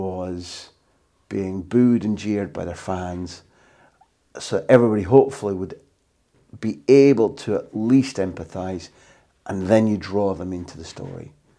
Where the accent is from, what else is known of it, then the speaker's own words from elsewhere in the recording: United Kingdom; I felt that as a Brit abroad, kind of everybody must feel the same as me